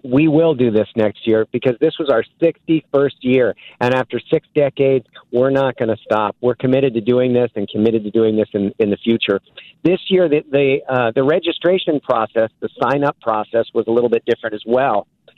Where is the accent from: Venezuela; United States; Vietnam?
United States; Nebraska; also born or lived in South Dakota / East Coast; I'm originally from Nebraska, or at least the last 20-plus years I lived in Nebraska, and I went to school. I went to college in South Dakota